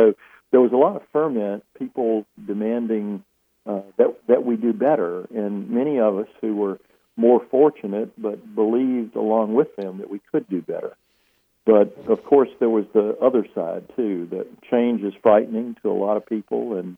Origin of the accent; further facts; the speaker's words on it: Mobile, Alabama, United States; I was a junior in high school in 1963, growing up in Mobile, and we went on a high school field trip to Birmingham.